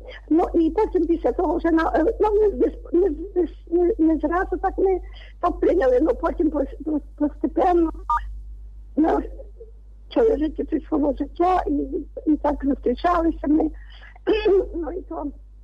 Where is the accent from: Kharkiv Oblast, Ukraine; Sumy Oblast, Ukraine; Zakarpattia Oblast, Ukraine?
Zakarpattia Oblast, Ukraine; Mukachevo; я із Мукачева.